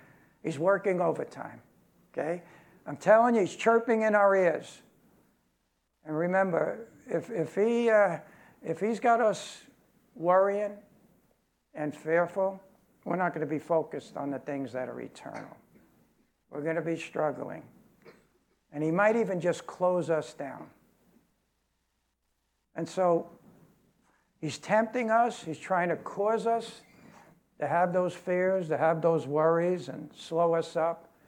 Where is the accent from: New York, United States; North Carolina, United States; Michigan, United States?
New York, United States; Brooklyn; I could say that I'm from Brooklyn, where my whole neighborhood was mafia when I grew up. Well, if you weren't Italian, you were in trouble, you know? That was Brooklyn.